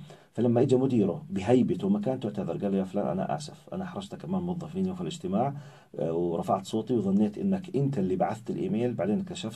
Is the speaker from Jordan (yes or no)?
yes; Jordan; بالذات عندنا في الاردن هنا، اظن من ملاحظاتي الشخصيه قضيه الاعتذار صعبه كثير كثير علينا